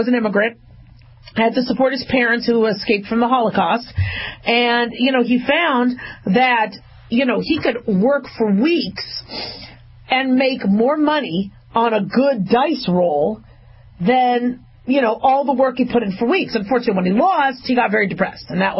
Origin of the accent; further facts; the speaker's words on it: Las Vegas, Nevada, United States; I mean, I grew up in Vegas. So, and my father was a gambler.